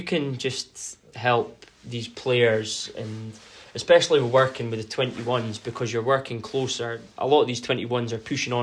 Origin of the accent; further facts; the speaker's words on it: Inverurie, Scotland, United Kingdom; I'm from Inverurie. Family come and watch games.